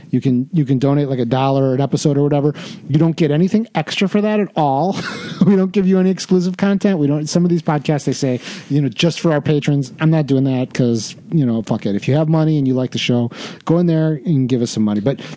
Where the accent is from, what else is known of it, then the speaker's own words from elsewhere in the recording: Milwaukee, Wisconsin, United States; I am from Milwaukee. I'm not Italian, so that educates my view.